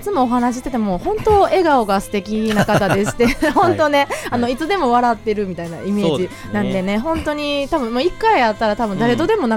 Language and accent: Japanese; Kansai, Japan; accent: Kansai dialect; 普段ね関西弁なんでね